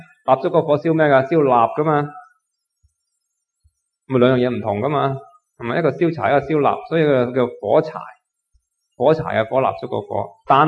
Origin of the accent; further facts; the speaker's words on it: China; 我哋中国人好多业力嘅解说嘅